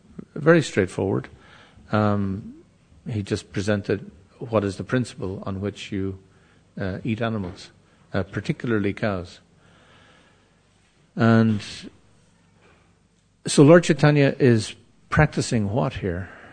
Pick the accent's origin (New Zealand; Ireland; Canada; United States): Ireland; I'm from Ireland